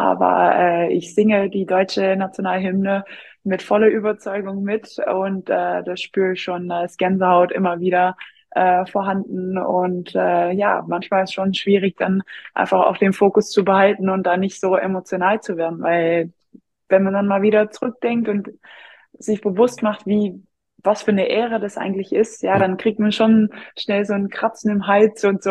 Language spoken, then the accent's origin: German; Belgium; moved away; und mich als Belgierin als kleines Talent erkannt haben und auch wussten, dass Handball in Belgien sehr, sehr klein ist.